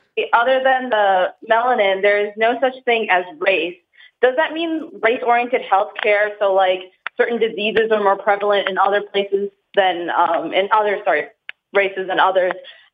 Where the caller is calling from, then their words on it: Chicago, Illinois, United States; I'm calling from Chicago.